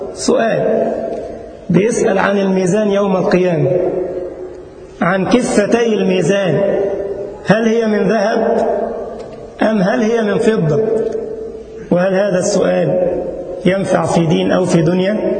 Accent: Egypt; وأذكر يوما في بلدنا مصر، وكنت في طريقي في شهر الصيام لأداء محاضرة

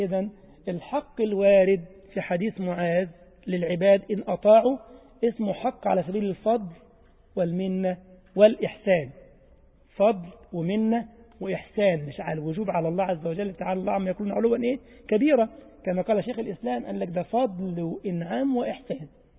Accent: Egypt; زي الجماعة عندنا في مصر شغل المهندسين يجي يستلم على اللمبة

